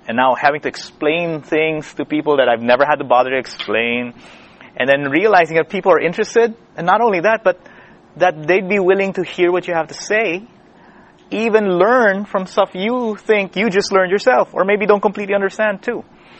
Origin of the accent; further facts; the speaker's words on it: Philippines; English is a second language; moved away as an adult; now in Nashville, United States; We go into university a little early in the Philippines. That's where I'm from. I'm from the Philippine Islands. And we moved to Nashville, my family and I, almost 2 years and 9 months ago.